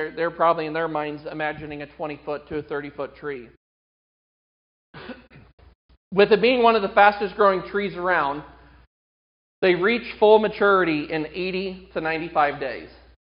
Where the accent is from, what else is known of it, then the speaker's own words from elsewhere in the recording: Iowa, United States; We're from Iowa.